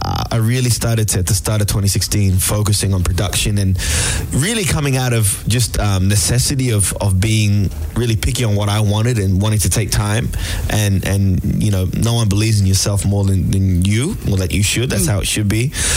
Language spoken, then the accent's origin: English; Nigeria; Like, I'm Nigerian